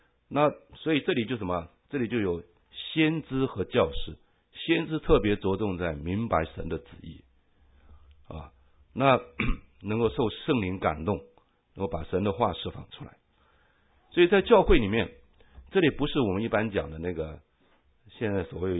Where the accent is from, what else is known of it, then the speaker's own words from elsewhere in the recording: Taiwan; now in United States; 我是从台湾移民到这里来，为了服侍主，因为我从来没有想要到美国居住。